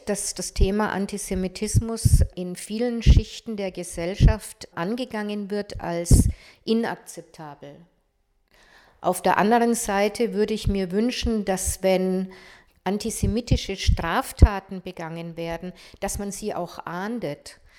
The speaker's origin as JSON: {"language": "German", "country": "Germany", "said": "ich bin in Deutschland geboren, bin Deutsche, und man muss mir das eigentlich nicht immer wieder sagen, dass ich dazugehöre, das tue ich automatisch, und meine Religion ist das Judentum."}